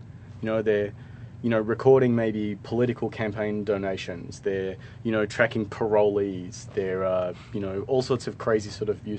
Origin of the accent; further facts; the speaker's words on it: Australia; in my home country in Australia